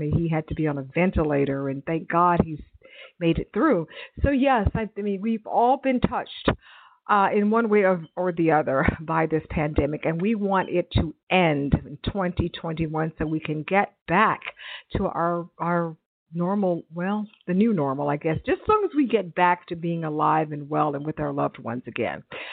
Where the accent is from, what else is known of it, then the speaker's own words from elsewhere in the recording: United States; as an American, that's what we do. It's part of what we do.